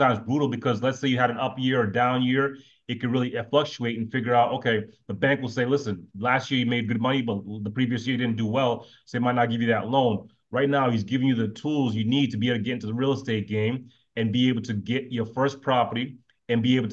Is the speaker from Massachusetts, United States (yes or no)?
yes; Boston, Massachusetts, United States; now in Atlanta, United States; I'm coming from Boston originally, but now I'm in Atlanta.